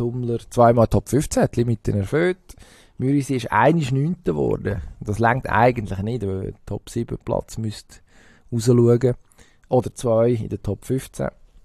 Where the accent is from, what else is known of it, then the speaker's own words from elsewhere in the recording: Switzerland; Und dann habe ich dort herausgefunden, warum sie bei uns in der Schweiz die Experten häufig auch Schweizerdeutsch reden, während der Kommentator Hochdeutsch redet